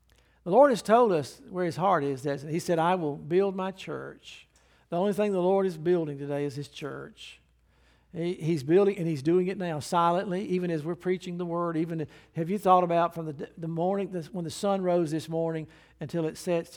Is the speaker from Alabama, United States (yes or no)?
yes; Alabama, United States; Because, I mean, I'm from Alabama, granted.